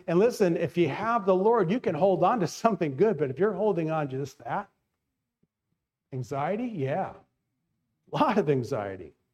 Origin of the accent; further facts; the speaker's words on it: East Coast, United States; When I was a little kid, my dad was a pastor, and we grew up in the East Coast.